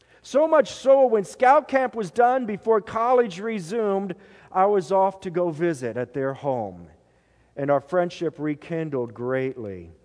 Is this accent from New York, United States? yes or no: no; Decorah, Iowa, United States; born there; And even though I never lived in Decorah, Iowa, I was born in Decorah, Iowa.